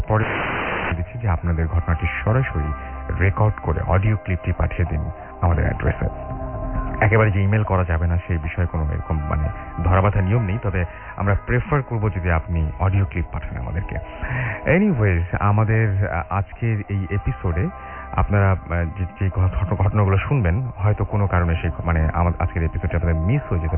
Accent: Joypurhat, Rajshahi Division, Bangladesh; now in Chittagong, Bangladesh; আমার home district জয়পুরহাটে, ঘটনার সামগ্রিক প্রেক্ষাপট চট্টগ্রাম। আমি চট্টগ্রামের সীতাকুণ্ড থানার মাদাম বিবির হাটে থাকি।

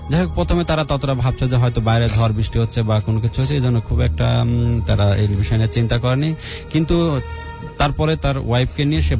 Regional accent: Nunnagar, Rajshahi Division, Bangladesh; সেটা আমার গ্রামের বাড়ি পাবনা জেলার ভাঙ্গুরা থানার অষ্টমশ ইউনিয়নের নুননগর গ্রামের যে ঘটনাটা

